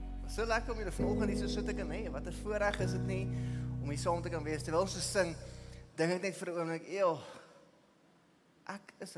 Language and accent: Afrikaans; Pretoria, Gauteng, South Africa; ek het groot geword in Pretoria, my ma het my leer bestuur binne in die middestad van Pretoria